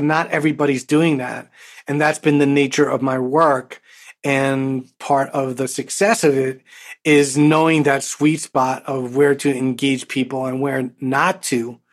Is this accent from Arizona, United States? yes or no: no; Bronx, New York, United States; Way back when I started to do this, and I grew up in the Bronx